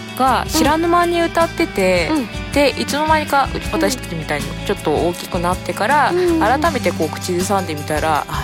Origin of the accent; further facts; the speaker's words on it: Taito, Tokyo, Japan; born there; 私台東区という下町の方に生まれてまして、うんうんうん、今もまあその辺に住んでるんですけども、うん、浅草とかあの辺なんですが